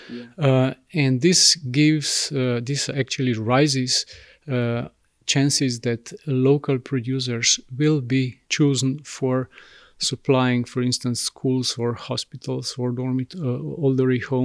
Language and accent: English; Slovenia; I'm coming from Slovenia, and there we talk with one actually municipality called Laško